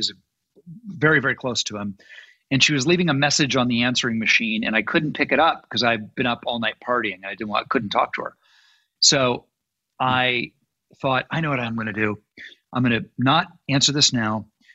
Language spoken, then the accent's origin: English; Malibu, California, United States; The world I grew up in Malibu.